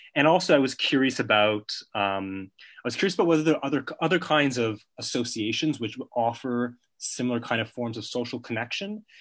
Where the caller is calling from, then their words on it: Montreal, Quebec, Canada; I'm calling from Montreal today, and there's actually a big snowstorm this morning.